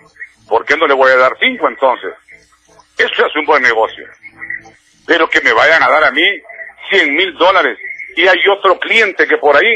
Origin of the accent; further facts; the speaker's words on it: Honduras; como hondureño, me hace sentir mal